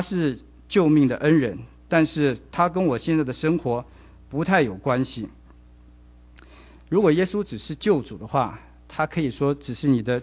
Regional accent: Xindian, New Taipei, Taiwan; 我记得我小的时候，我们家小时候住在新店碧潭那里

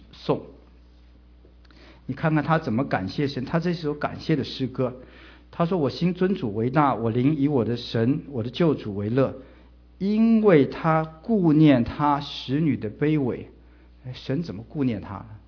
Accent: China; 那这关于这个犹太人的许配给别人，我们中国人特别能够了解，因为中国人历代以来就有这个风俗

